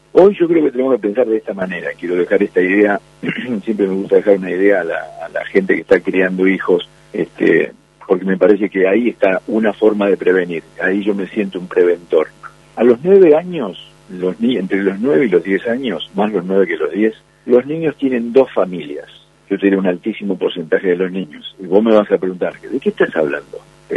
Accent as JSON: {"language": "Spanish", "town": "Bariloche", "region": "Río Negro", "country": "Argentina", "tie": "born or raised there", "said": "yo tengo unos cuantos años, ya tengo 65 años y viví mi infancia en Bariloche."}